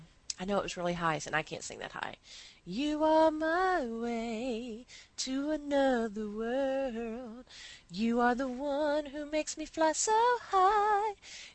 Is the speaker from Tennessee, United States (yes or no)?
yes; Tennessee, United States; I'm from Tennessee.